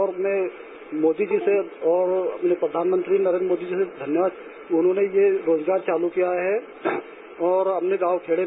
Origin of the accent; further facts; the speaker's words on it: Bahadurpur, India; मैं ग्राम बहादुरपुर से हूँ